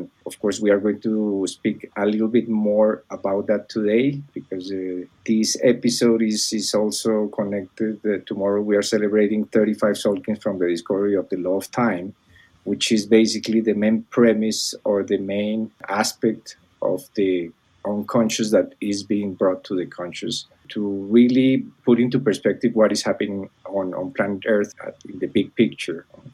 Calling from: Bogota, Bogotá, Colombia; I'm calling from Bogota, Colombia. I came back to my home country, my homeland

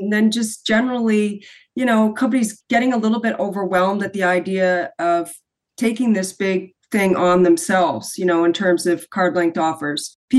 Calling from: Toronto, Ontario, Canada; I'm joining you from Toronto.

